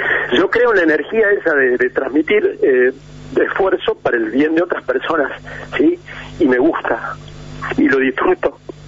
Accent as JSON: {"language": "Spanish", "country": "Argentina", "said": "soy el único argentino que logró hacer los cuatro desiertos en un año"}